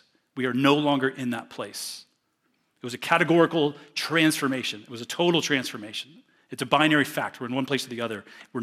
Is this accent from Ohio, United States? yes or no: yes; Newark, Ohio, United States; born there; Now, a personal identity fact for me is the fact that I was born in Newark, Ohio.